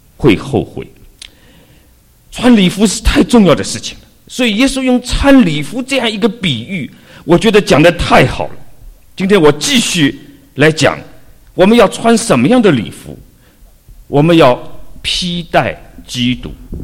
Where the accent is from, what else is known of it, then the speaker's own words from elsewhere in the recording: China; 所以我们中国人说衣食住行，衣是第一位